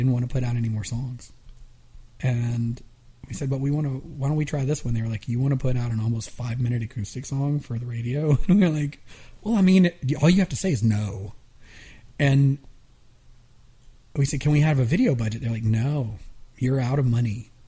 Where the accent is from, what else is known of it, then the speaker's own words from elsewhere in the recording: Atlanta, Georgia, United States; we were obsessed with using the acousticness and the authenticity of the music we grew up with in Atlanta, which was like … the … all these kind of Atlanta Southern but pop but rock